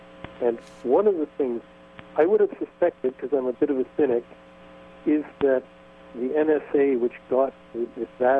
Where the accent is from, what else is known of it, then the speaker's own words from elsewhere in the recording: Canada; You see, I'm not an American myself. I'm a Canadian.